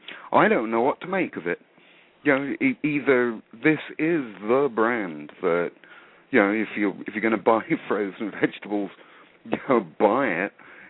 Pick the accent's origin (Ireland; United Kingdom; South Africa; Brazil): United Kingdom; now in United States; You can probably tell by my accent. I grew up in Britain, so I'm one of like the 0.001% of the population